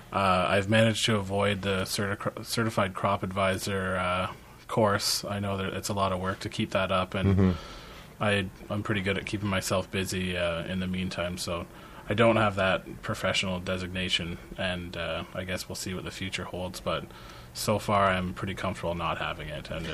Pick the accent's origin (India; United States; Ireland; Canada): Canada; Ontario; when I was growing up in Northern Ontario, I was heavily influenced by my dad's music.